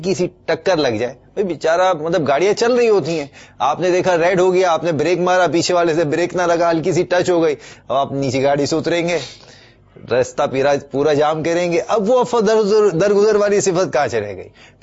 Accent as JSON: {"language": "Urdu", "country": "Pakistan", "said": "ہمارا یہ ذہن ہونا چاہیے یار ہم پاکستانی ہیں ساتھ ساتھ مسلمان بھی ہیں"}